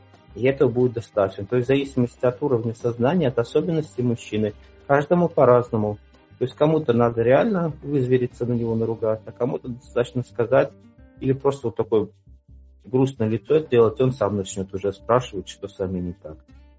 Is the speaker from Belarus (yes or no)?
yes; Belarus; И белорусский язык я не любил, хотя я белорус, и мне не нравился.